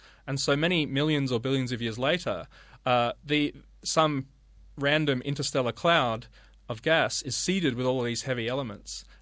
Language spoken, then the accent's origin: English; Australia; well, you know, I'm Australian.